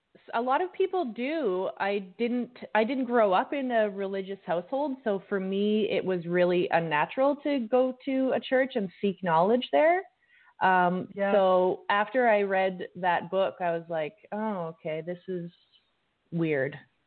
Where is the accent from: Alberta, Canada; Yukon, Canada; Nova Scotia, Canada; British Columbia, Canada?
British Columbia, Canada; Saanich; now in United States; I grew up in Saanich in British Columbia, Canada.